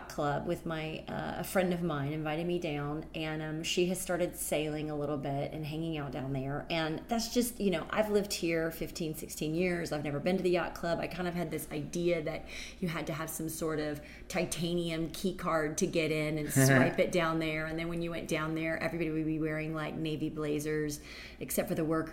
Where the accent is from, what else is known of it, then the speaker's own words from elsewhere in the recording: Tennessee, United States; growing up in Tennessee, we had a number of lakes, and they were much steadier and more glass-like than Lake Michigan.